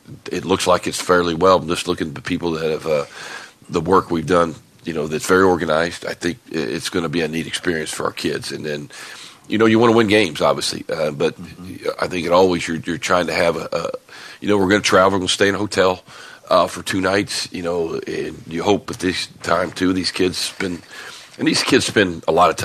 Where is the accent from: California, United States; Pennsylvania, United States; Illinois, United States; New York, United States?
Illinois, United States; I know I grew up in Illinois, and you had. Holiday tournaments were huge in the state of Illinois.